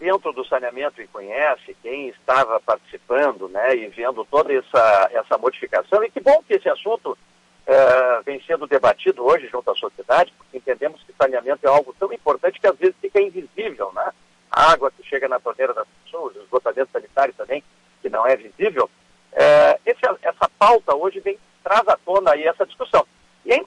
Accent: Rio Grande do Sul, Brazil; Eu sou gaúcho, quero que o Estado tenha cada vez mais saúde financeira

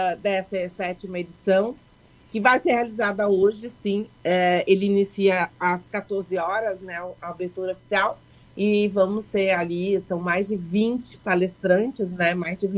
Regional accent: Rio Grande do Sul, Brazil; Como eu não sou de Caxias, eu sou da Serra Gaúcha, mas não sou de Caxias do Sul

